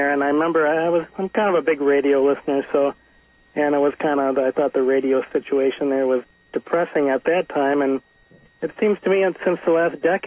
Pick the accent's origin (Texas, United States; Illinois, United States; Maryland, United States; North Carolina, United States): Illinois, United States; now in California, United States; Actually, I've been here about 10 years, and I remember, I'm from Illinois originally.